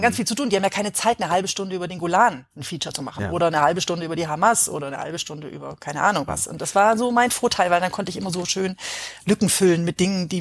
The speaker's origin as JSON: {"language": "German", "region": "Southern Germany", "country": "Germany", "tie": "born there", "said": "Deswegen bin ich auch aus Süddeutschland, wo ich geboren bin, nach Hamburg gegangen."}